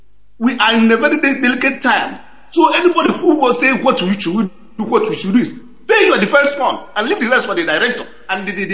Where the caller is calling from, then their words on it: Barcelona, Catalonia, Spain; I'm calling from Barcelona, Spain.